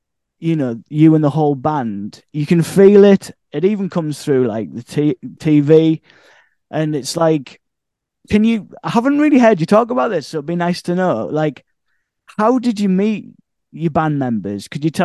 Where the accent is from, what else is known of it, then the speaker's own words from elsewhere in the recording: Hartlepool, North East England, United Kingdom; I'm from down the road in Hartlepool. So it's a Northeast fest in here.